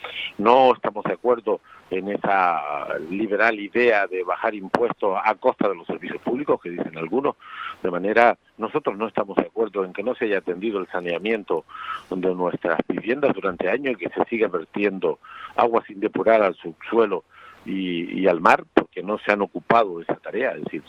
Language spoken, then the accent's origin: Spanish; Canary Islands, Spain; Tenemos que defender nuestra manera de hablar el español sin complejo, tenemos que defender nuestras tradiciones en todos los órdenes, nuestros paisajes, nuestras playas, nuestra etapa indígena